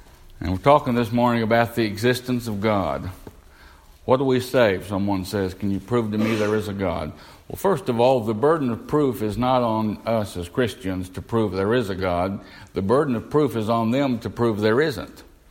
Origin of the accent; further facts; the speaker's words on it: the South, United States; I was born and raised in the Bible Belt.